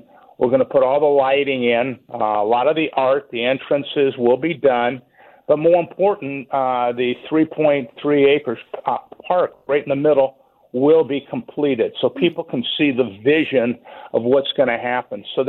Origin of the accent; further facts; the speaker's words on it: Omaha, Nebraska, United States; also born or lived in Chesterfield; It reminds me, I grew up in Omaha, and there was a mall called the Crossroads Mall.